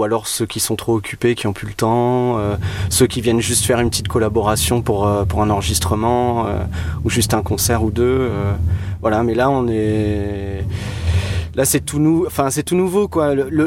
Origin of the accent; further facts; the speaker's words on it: Île-de-France, France; On vient de la Seine-Saint-Denis, donc c'est la banlieue est parisienne. Ouais. Voilà, on a tous grandi là-bas, en fait.